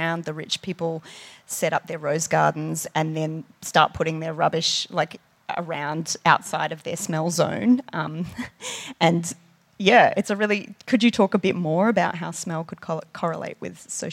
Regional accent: Adelaide, South Australia, Australia; now in Footscray, Australia; I live in the west in Footscray, and I moved here from Adelaide, so I kind of didn't know about all the different suburbs in Melbourne.

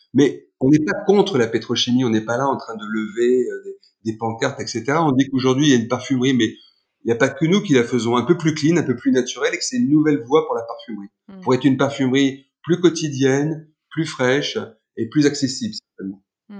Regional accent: Nantes, Pays de la Loire, France; also born or lived in Roubaix; moi je suis né dans le Nord, à Roubaix. Très vite, j'ai été élevé, on va faire ça synthétique, j'ai été élevé à Nantes, dans la banlieue nantaise. Et ensuite, j'ai fait mes études supérieures à Paris.

